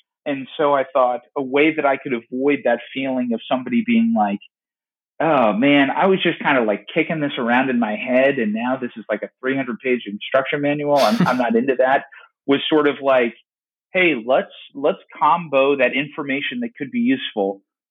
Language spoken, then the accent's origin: English; Baltimore, Maryland, United States; But it's also like, you know, I'm from Baltimore. Baltimore can be really dangerous, too.